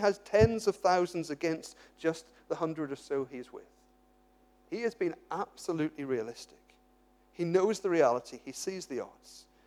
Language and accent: English; England, United Kingdom; born there; but I was born in England, so I support England as well.